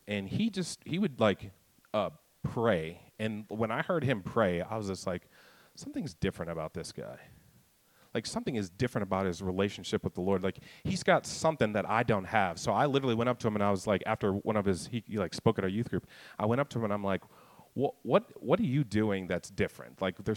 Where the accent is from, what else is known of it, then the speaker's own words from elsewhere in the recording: Kansas, United States; I'm from Kansas. I live in Kansas City.